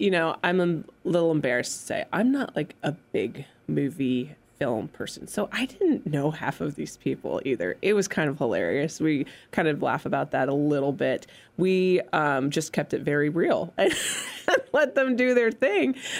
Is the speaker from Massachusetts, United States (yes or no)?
yes; Massachusetts, United States; So, you know, Sam and I grew up in the Berkshires where it's part of, you know, we just know it. We just know the history.